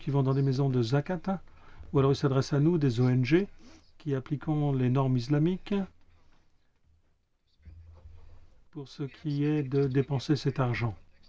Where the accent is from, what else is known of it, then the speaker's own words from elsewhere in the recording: Kuwait; Je viens de Koweït.